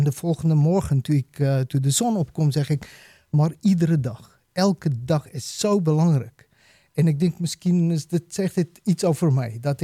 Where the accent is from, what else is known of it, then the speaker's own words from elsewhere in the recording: South Africa; Ik ben geboren in Zuid-Afrika en er opgegroeid. Dat was natuurlijk in de tijd van apartheid.